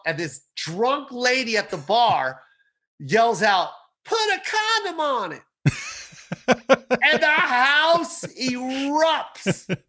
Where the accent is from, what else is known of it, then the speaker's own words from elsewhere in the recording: Philippines; the pressure as a Filipino mom